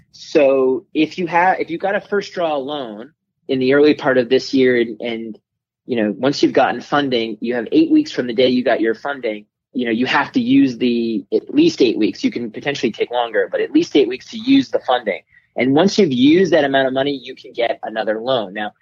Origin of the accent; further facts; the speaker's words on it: New York, United States; Just so we're clear, I am not from Kansas. I did not go to Kansas. I'm from New York.